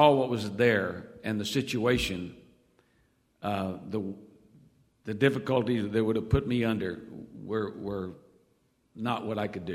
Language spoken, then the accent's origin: English; Guthrie, Oklahoma, United States; now in Wichita, United States; I grew up in Guthrie, Oklahoma, and I'd gone coaching at Oklahoma University